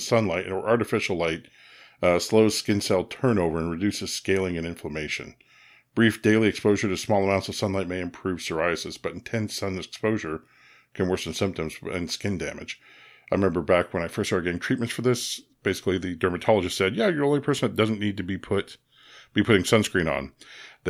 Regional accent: Oklahoma, United States; I know my teenage years growing up in Oklahoma

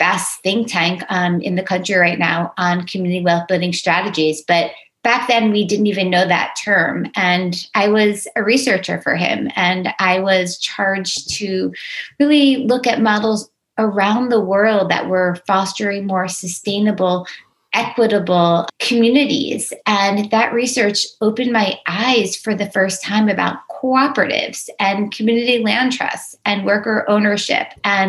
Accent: Baltimore, Maryland, United States; So this actually goes back to my childhood, and I grew up in Baltimore, Maryland

